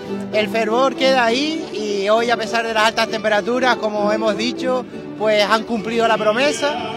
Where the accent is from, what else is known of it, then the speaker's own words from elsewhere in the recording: Lajares, Canary Islands, Spain; desde mi pueblo de Las Ares